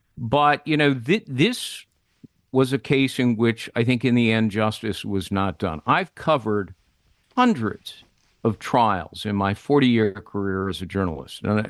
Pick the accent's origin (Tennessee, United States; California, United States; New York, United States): California, United States; Los Angeles; And you have to remember that I grew up in Los Angeles. I know it quite well.